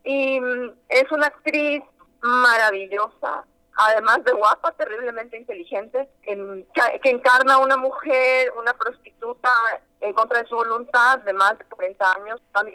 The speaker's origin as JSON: {"language": "Spanish", "country": "Ecuador", "said": "uno de los problemas más grandes que tenemos como ecuatorianos"}